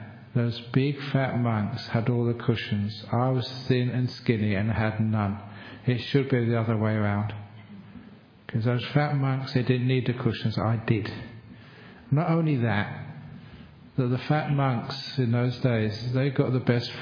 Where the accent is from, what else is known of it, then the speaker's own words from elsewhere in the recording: England, United Kingdom; just as a young man growing up in England